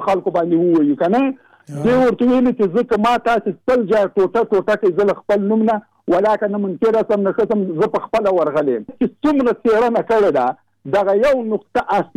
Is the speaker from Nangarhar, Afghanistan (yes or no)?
yes; Jalalabad, Nangarhar, Afghanistan; زه د جلال آباد